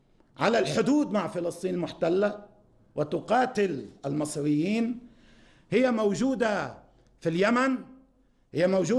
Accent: Lebanon; وعلينا كلبنانيين،

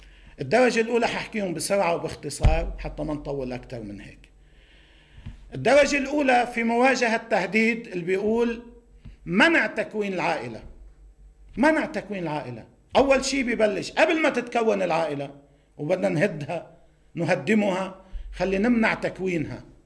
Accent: Lebanon; واللي موجود عندنا بلبنان

